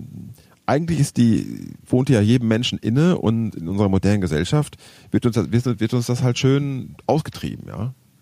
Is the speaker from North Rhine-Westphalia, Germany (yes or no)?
yes; North Rhine-Westphalia, Germany; als Ostwestfale